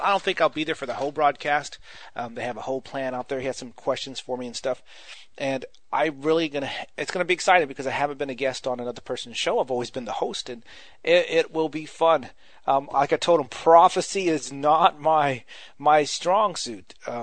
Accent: Texas, United States; you can tell I'm from Texas, y'all.

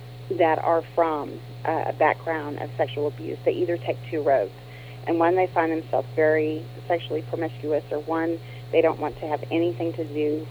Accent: Joplin, Missouri, United States; I grew up in Missouri.

